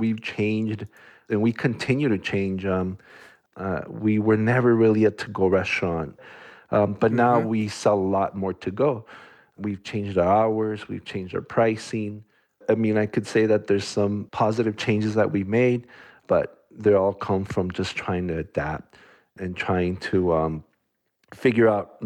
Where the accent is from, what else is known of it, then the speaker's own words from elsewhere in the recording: El Paso, Texas, United States; born there; Even though I was born here in El Paso, my parents are from Mexico.